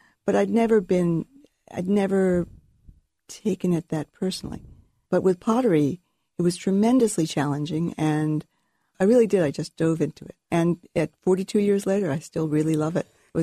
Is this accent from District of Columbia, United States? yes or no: yes; Washington, District of Columbia, United States; I was raised in Washington, D.C.